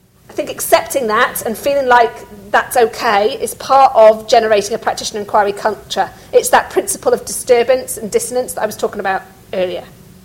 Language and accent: English; South West England, United Kingdom; that's where you can see I'm from Somerset, I apologize, R's.